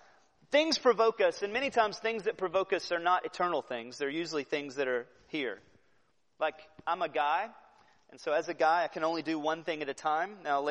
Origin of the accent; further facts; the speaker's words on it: United States; Being American here, sometimes in a country that's different